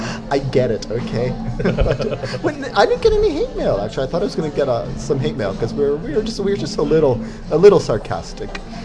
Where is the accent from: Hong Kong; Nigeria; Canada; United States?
Canada; Quebec; oh, so I'm from Quebec, so I sort of read the article